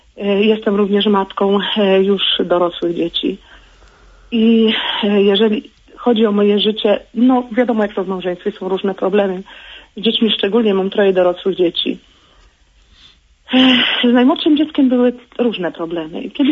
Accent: Subcarpathian Voivodeship, Poland; Jestem z Podkarpacia

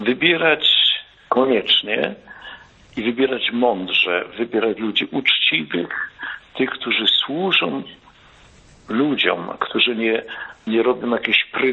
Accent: Lesser Poland, Poland; Nasze strony, tam spędzał człowiek dzieciństwo, tam ja osobiście się urodziłem w tych stronach i one mi są bardzo drogie.

